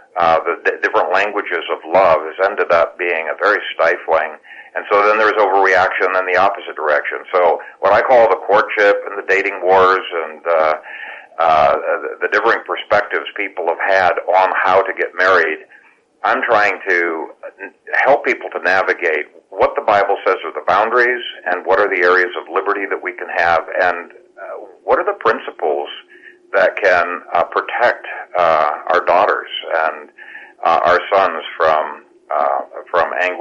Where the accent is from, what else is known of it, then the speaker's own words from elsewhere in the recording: Ethiopia; I grew up in Ethiopia, and I saw arranged marriages actually turn out rather well within